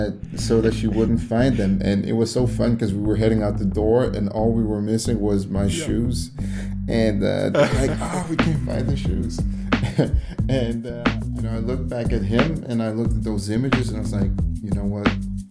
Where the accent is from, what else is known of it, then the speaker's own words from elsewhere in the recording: Denmark; I'm 29 years old, sorry. And I'm born and raised in Denmark, but have parents of Congolese descent.